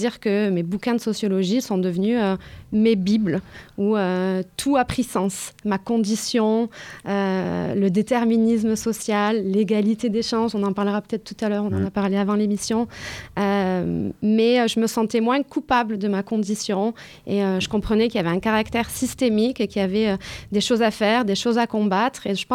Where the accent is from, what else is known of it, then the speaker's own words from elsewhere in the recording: Port-de-Bouc, Provence-Alpes-Côte d'Azur, France; moi je suis issue de la banlieue de Marseille, une ville qui s'appelle Port-de-Bouc. J'ai grandi dans une famille pauvre, une famille d'ouvriers, dans un quartier populaire, une famille aussi issue de l'immigration.